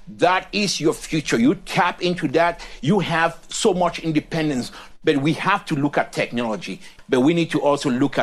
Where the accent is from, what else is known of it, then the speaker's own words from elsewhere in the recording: Cameroon; you've seen what has happened in Niger Delta and even my home country, Cameroon